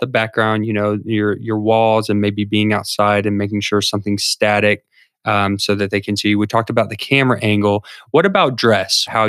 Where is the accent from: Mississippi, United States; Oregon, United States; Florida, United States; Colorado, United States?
Florida, United States; I come from Florida. I'm a beach guy.